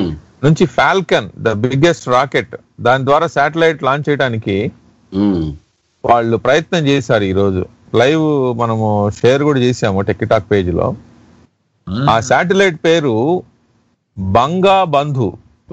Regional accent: Kanigiri, Andhra Pradesh, India; కనిగిరండి.

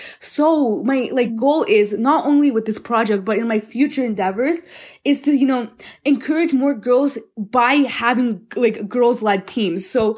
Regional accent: Colorado, United States; born there; so my parents immigrated from the United States, and that's when I was born in Colorado. Me and my brother were born here.

